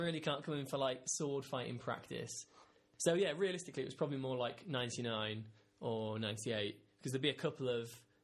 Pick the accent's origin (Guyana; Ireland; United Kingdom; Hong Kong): United Kingdom; England; In fact, at the end of our road trip, I came back to my home country of England